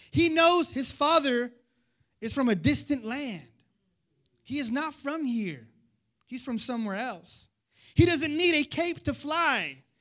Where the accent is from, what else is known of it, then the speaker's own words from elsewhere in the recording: Bronx, New York, United States; Where y'all going? I'm from the Bronx, right?